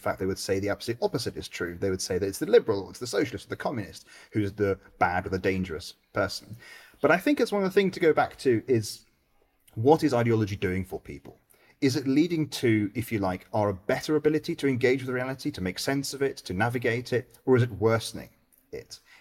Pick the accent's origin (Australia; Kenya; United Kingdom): United Kingdom; speaking as a Brit now going in Italy and, you know, having been to America in the past